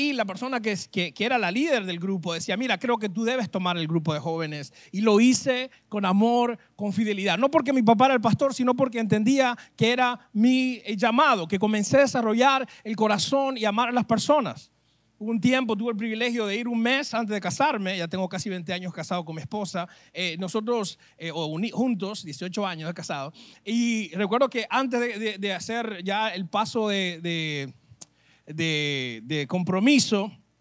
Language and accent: Spanish; Dominican Republic; also born or lived in New Jersey; now in United States; porque nací en Nueva Jersey, pero me crié en República Dominicana.